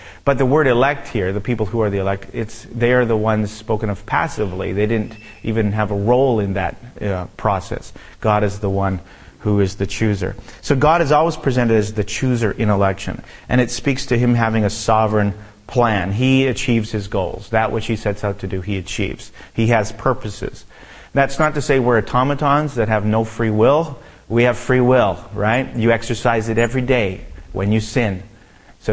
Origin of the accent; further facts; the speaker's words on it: Canada; I guess in one sense, I guess I'm in exile from Canada, but I don't feel that different.